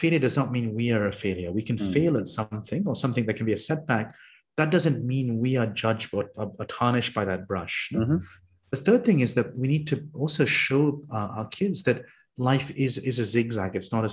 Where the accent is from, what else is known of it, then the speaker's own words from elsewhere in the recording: Saudi Arabia; also born or lived in United Kingdom; really growing up, I grew up in Saudi Arabia as a kid